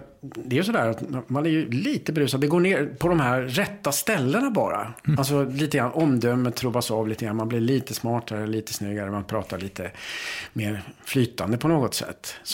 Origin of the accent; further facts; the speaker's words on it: Boden, Norrbotten County, Sweden; Jag, i min släkt så där hemma i Norrbotten på min pappas sida, så fanns det ett antal alkoholister. Och jag vet också när jag växte upp där i Boden